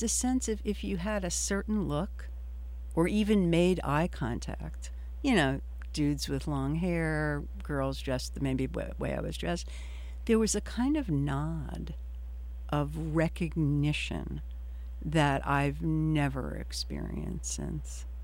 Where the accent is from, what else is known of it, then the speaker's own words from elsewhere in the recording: Newark, New Jersey, United States; You know, so I grew up in Newark, and then I went on to Boston.